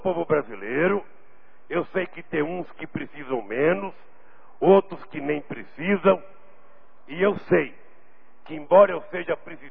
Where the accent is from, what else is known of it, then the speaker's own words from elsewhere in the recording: Brazil; Nós todos somos brasileiros, somos irmãos